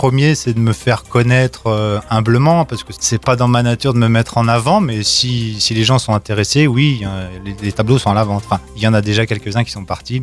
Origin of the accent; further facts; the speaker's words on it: Tignes, Auvergne-Rhône-Alpes, France; born there; je suis né à Tignes, comme tous mes ancêtres